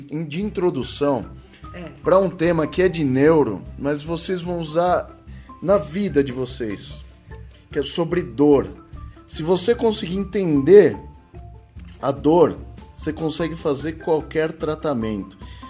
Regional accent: São Paulo, Brazil; Só que eu sou paulistano, então...

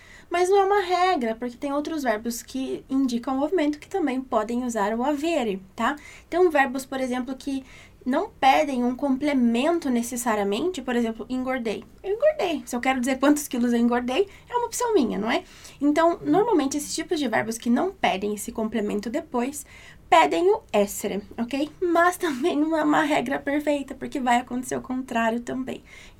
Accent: Brazil; born there; Io sono nata in Brasile, que é o meu caso, eu nasci no Brasil.

